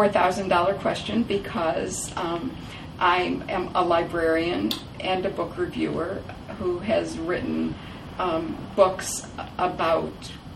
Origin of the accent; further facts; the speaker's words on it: Detroit, Michigan, United States; I grew up in Detroit.